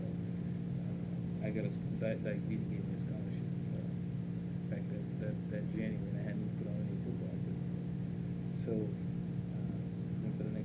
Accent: Girard, United States; I was raised in the Parkwood section of Girard, went to Todd Elementary School, and then on to Girard High School, graduated there in 1965

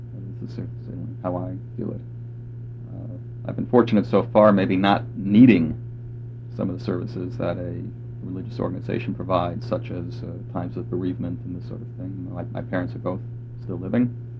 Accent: Chicago, Illinois, United States; Growing up in Chicago, and even first moving to Youngstown, I had never belonged to a congregation before.

